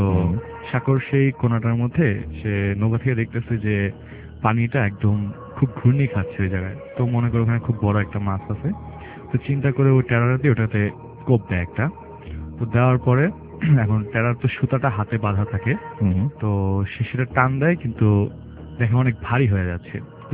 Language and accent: Bangla; Dhaka, Dhaka Division, Bangladesh; মিরপুর থেকে